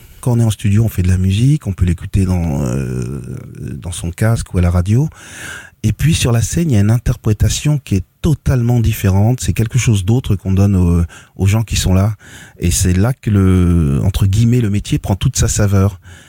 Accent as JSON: {"language": "French", "town": "Villeneuve-Saint-Georges", "region": "Île-de-France", "country": "France", "tie": "born or raised there", "said": "Grandi à Villeneuve-Saint-Georges."}